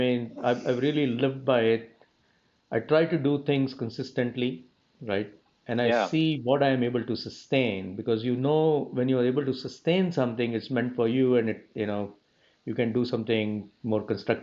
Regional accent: India; So look, I grew up in India

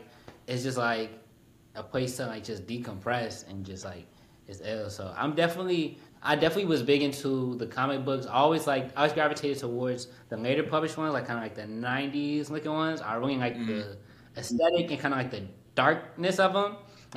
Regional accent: New Jersey, United States; You know, I'm from New Jersey, from North Jersey specifically, so, like, I live right by New York City

